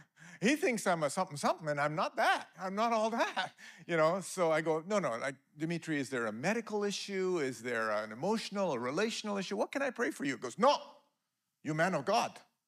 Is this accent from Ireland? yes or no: no; Powell River, British Columbia, Canada; we grew up in Powell River, right? So this is like home.